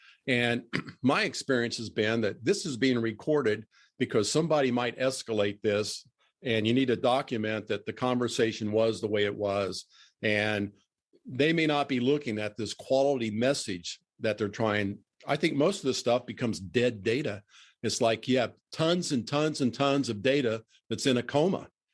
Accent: Indianapolis, Indiana, United States; Today, we take our virtual podcast to the heartland of America, to my hometown of Indianapolis.

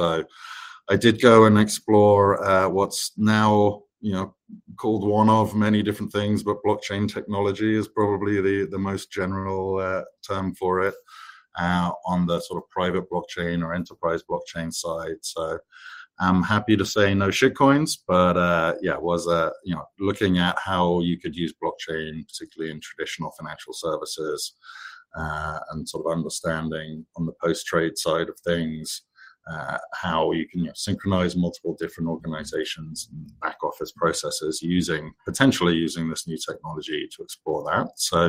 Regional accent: London, United Kingdom; And I grew up in London

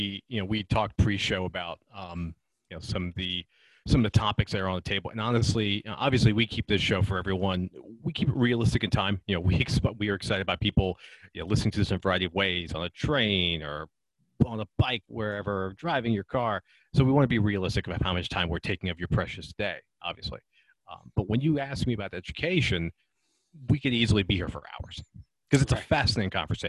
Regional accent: United States; there's two things that come to mind as an American when we think of education.

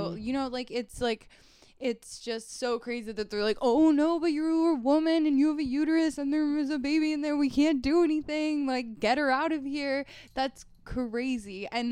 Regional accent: Wyoming, United States; Thinking about Idaho, and like, I'm from Wyoming, and Wyoming has the same sort of abortion laws as Idaho

